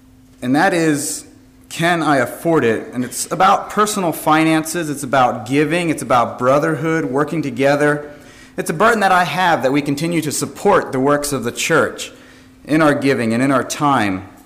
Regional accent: Kirkwood, Pennsylvania, United States; we are from Kirkwood, and if you get to southern Lancaster County at any point in time, feel free to stop by and visit us there.

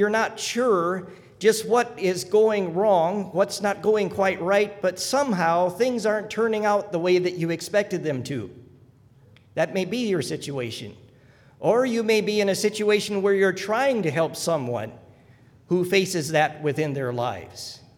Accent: Wisconsin, United States; also born or lived in Alaska; In Alaska, we had a cabinet shop. My dad had a cabinet shop as I grew up in Wisconsin.

